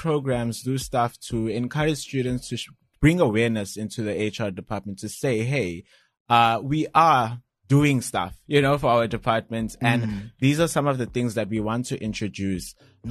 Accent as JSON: {"language": "English", "town": "Durban", "region": "KwaZulu-Natal", "country": "South Africa", "tie": "born or raised there", "said": "Well, I am from here, Valley, Durban, born and raised. I'm from Essenwood. It's a small suburb near Overport in central Durban."}